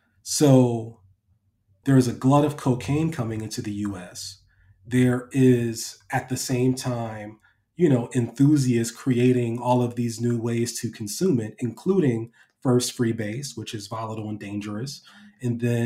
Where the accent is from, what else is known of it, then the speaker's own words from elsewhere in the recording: Columbus, Ohio, United States; is, you know … growing up in Columbus, Ohio